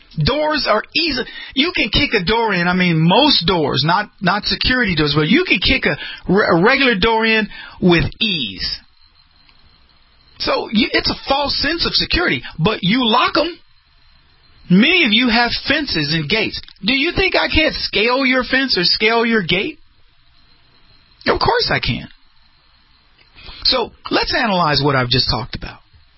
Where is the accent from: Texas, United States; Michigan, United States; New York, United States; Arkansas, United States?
Texas, United States; I grew up in the Rio Grande Valley.